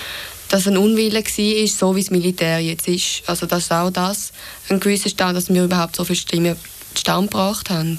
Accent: Switzerland; Also für mich ist auch noch wichtig, also nur schon von, dass bei uns in der Schweiz, dass der Dienstverweigerer einfach ins Gefängnis muss.

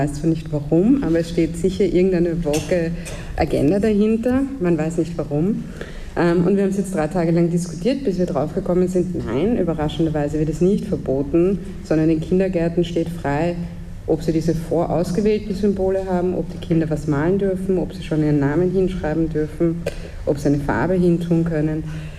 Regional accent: Vienna, Austria; Und das ist ein hoher Prozentsatz, kann ich für meine Heimatstadt Wien sagen.

